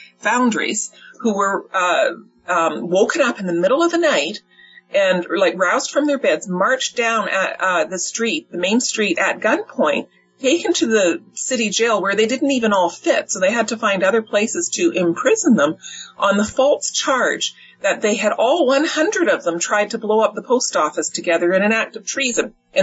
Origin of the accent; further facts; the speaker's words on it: Brantford, Ontario, Canada; set in my hometown of Brantford